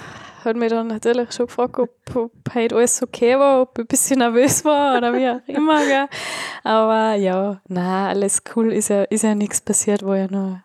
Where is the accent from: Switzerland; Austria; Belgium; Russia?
Austria; Tyrol; also ich bin Tirolerin, sagt man Kitzbichl.